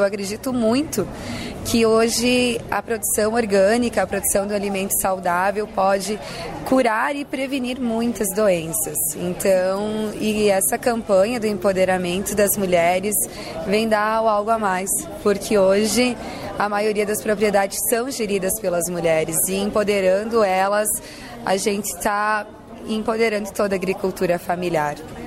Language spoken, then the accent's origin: Portuguese; Erechim, Rio Grande do Sul, Brazil; Eu sou de Erechim, Rio Grande do Sul, né? Represento toda a região sul.